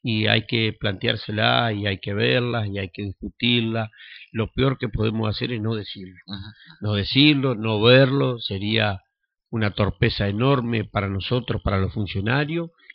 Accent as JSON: {"language": "Spanish", "country": "Argentina", "tie": "born or raised there", "said": "yo nunca viví en un régimen comunista, ni en un régimen socialista, ni nada por el estilo. Siempre nací y me crié acá en la Argentina y hemos vivido siempre en un régimen capitalista."}